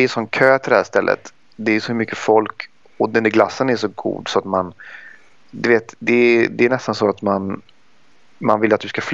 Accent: Sweden; now in Italy; Så att vi är ett litet svensk gäng som är här.

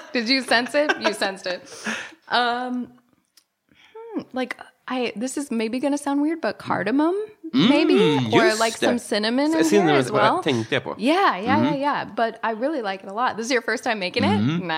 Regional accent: United States; Yeah, vi I'm American.

